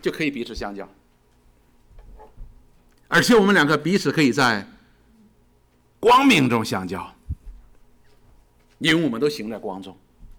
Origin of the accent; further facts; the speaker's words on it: China; 我们中国人有一句话叫真知而行